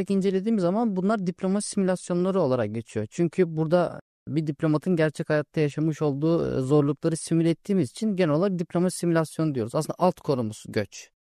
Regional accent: Tekirdağ, Turkey; Asistan Tekirdağlıyım.

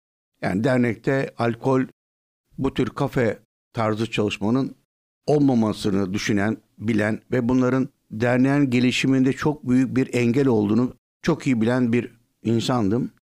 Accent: Edirne, Turkey; Edirne'de doğdum. İlkokul, ortaokul ve üniversiteyi Edirne'de okudum.

